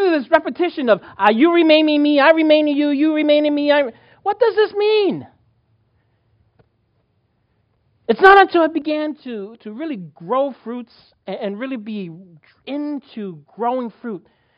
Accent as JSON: {"language": "English", "region": "New York", "country": "United States", "tie": "born or raised there", "said": "when I grew up in New York, I know there's a small window for me"}